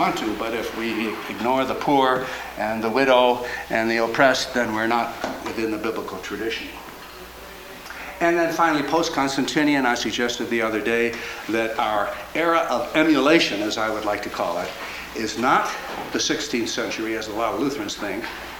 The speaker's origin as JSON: {"language": "English", "country": "United States", "lives_now": "Canada", "said": "I'm an American, but we've been living in Canada for 14 years."}